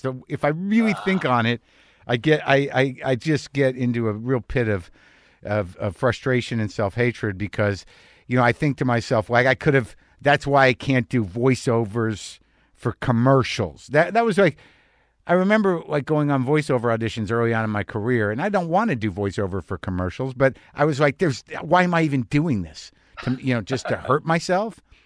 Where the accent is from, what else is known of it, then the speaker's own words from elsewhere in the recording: New Mexico, United States; No, I grew up in New Mexico. My family's from Jersey.